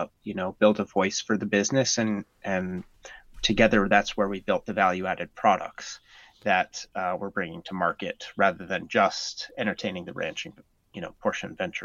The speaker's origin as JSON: {"language": "English", "country": "Norway", "tie": "born or raised there", "also_born_or_lived": "United States", "said": "My dad was in the military, and so I grew up mostly in Norway. But when I was really young, we moved all over the United States"}